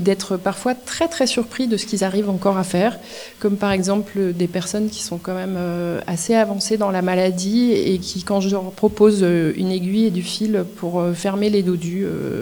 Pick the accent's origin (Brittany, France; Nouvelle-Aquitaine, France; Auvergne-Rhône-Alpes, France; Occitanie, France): Auvergne-Rhône-Alpes, France; Moi, je suis de la Drôme